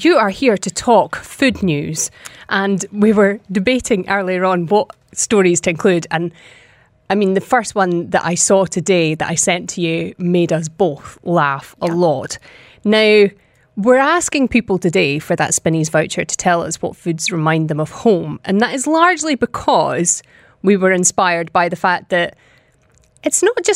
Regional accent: Scotland, United Kingdom; I grew up in Scotland

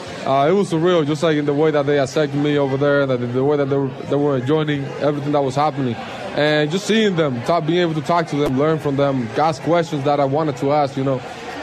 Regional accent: Loma de Cabrera, Dajabón, Dominican Republic; I feel like I'm from Loma de Cabrera. There's 20,000 people over there.

